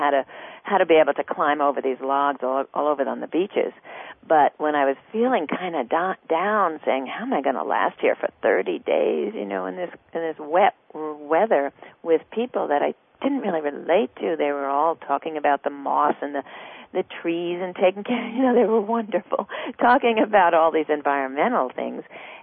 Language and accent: English; New Jersey, United States; I was raised in New Jersey, and you just don't go into the ocean there.